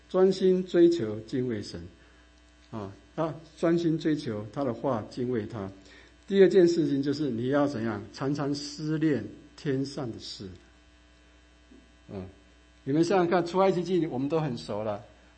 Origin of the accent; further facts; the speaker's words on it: China; 就是我们中国人讲，就是虎死什么，留皮；人死什么，留名嘛。